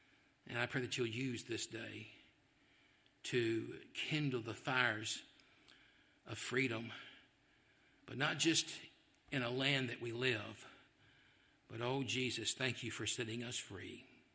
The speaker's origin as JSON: {"language": "English", "region": "England", "country": "United Kingdom", "said": "We're thankful, dear God, that you've given us the Word of God as a English people."}